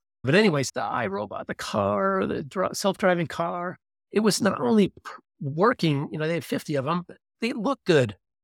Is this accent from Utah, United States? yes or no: no; Buffalo, New York, United States; because the weather is worse than I grew up in Buffalo.